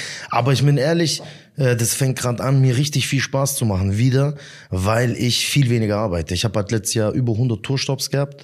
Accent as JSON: {"language": "German", "town": "Eislingen", "region": "Baden-Württemberg", "country": "Germany", "said": "Aus Eislingen bei Göppingen."}